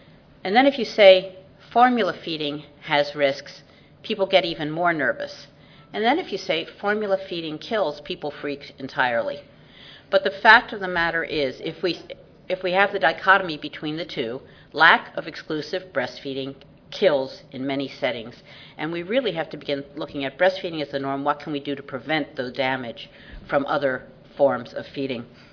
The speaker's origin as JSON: {"language": "English", "country": "United States", "tie": "born or raised there", "said": "I grew up in the United States. I've lived in the United States. I've worked in 50 countries."}